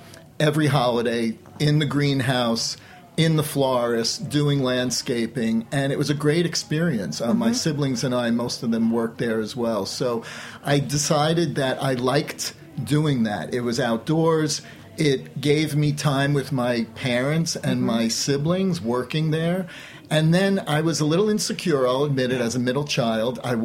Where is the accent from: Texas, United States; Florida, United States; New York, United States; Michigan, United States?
New York, United States; Brooklyn; born there; I was born in Brooklyn, Sheepshead Bay. We had multiple generations living in the same house.